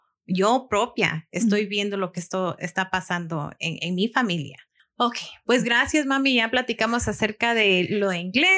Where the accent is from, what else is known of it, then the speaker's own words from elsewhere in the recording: Guatemala; Somos latinas, somos guatemaltecas